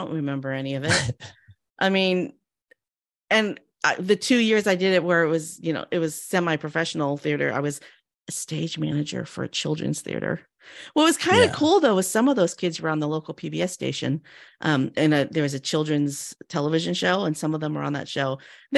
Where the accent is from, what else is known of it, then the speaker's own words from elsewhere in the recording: California, United States; I grew up in the Monterey Bay of California